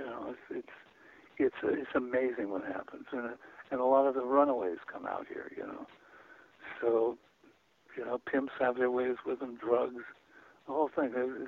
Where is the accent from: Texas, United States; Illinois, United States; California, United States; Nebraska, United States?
California, United States; Hollywood; growing up in Hollywood and watching people come out here